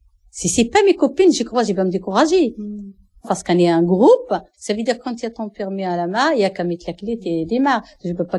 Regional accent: Marrakesh, Marrakesh-Safi, Morocco; French is a second language; moved away as an adult; Je suis marocaine, de Marrakech. J'ai 52 ans. Je suis venue à 70.

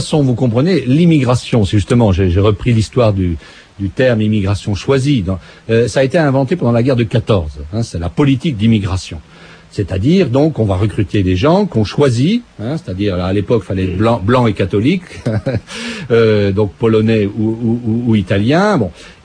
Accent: Grand Est, France; Vous savez, aujourd'hui, moi, je viens de Lorraine

